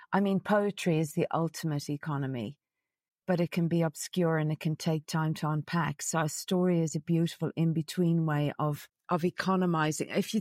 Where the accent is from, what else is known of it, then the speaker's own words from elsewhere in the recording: Ireland; And the problem is I'm Irish and Irish people love a good story.